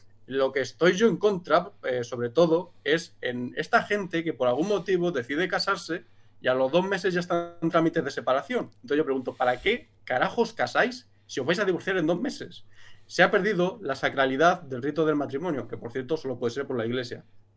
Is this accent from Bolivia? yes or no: no; Spain; Porque soy un español, biológicamente soy español.